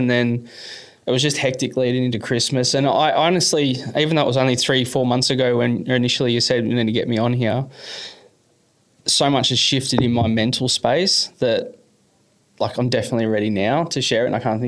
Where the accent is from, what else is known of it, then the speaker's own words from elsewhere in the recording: Mansfield, Victoria, Australia; also born or lived in Melbourne; So I grew up in Mansfield. I moved there a little bit late primary school.